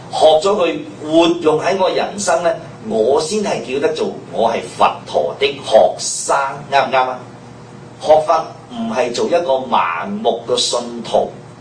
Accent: Guangdong, China; 我哋廣東人有一句説話叫做咩？

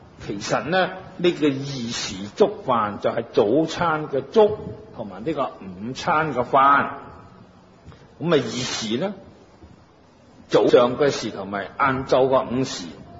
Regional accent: Guangdong, China; 即使住响南方，我哋广东人、广东省啊，热天就当然唔会冻啦

